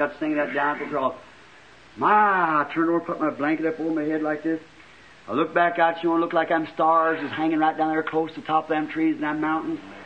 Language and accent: English; Wickenburg, Arizona, United States